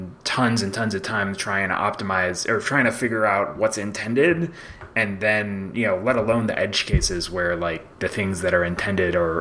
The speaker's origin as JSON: {"language": "English", "town": "Chicago", "region": "Illinois", "country": "United States", "tie": "born or raised there", "said": "I grew up in Chicago, so I know what it's like in the winter."}